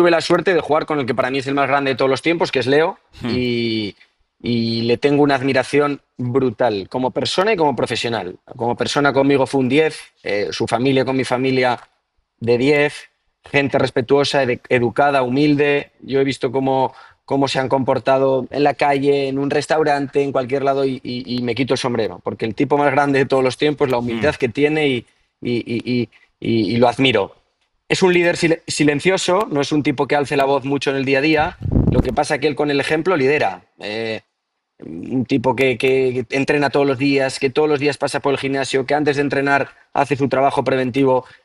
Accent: Spain; Pero también como español... Yo quiero que Lamine juegue y que ganemos lo máximo posible.

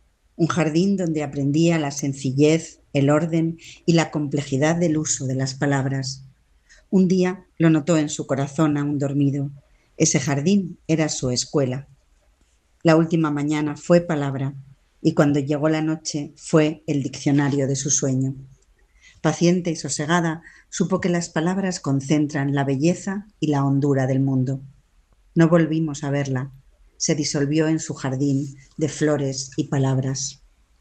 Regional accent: Valladolid, Castile and León, Spain; Hola, soy … de Valladolid

